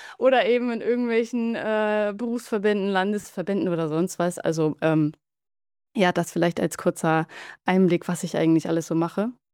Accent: Hamburg, Germany; Ich komme aus Hamburg oder bei Hamburg.

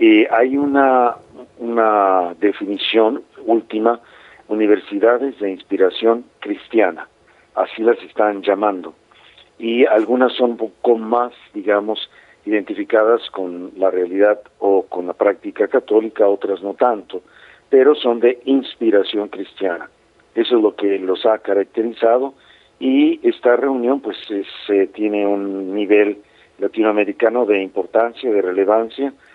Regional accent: Mexico; como pastor, como mexicano.

